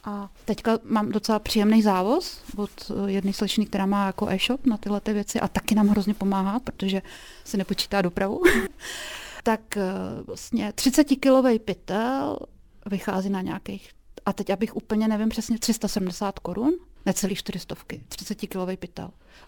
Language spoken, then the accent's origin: Czech; Polička, Pardubice Region, Czechia; also born or lived in Prague; now in Chrudim, Czechia; já jsem jakoby od Poličky, že jo, ale 30 let jsem žila v Praze a když jsem zjistila, že už ta Praha je pro mě zbytečně moc, tak jsem si říkala, že se odstěhuji zase někam jakoby blíž k těm svým kořenům, ale skončila jsem v Chrudimi.